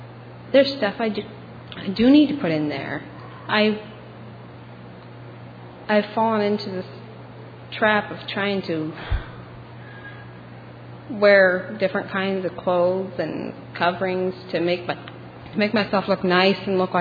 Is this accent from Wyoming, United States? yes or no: yes; Cheyenne, Wyoming, United States; from Cheyenne, Wyoming.